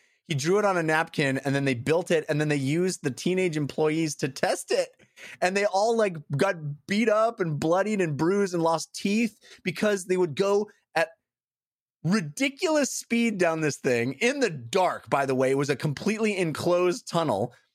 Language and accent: English; California, United States; This is a documentary about something I had never heard of because I'm born and raised in California. I grew up